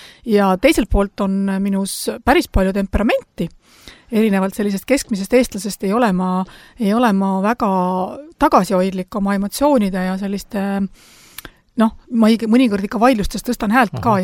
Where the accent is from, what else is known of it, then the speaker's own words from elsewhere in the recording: Saare County, Estonia; minu isa siis juba on ainult sündinud üles kasvanud Ida-Virumaal. Nii et ma olen väga otseselt Saaremaalt pärit.